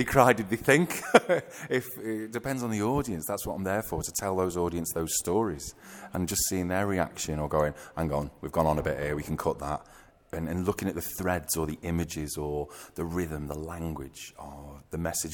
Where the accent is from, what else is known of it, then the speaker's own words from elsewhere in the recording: Runcorn, North West England, United Kingdom; the place where I was born and bred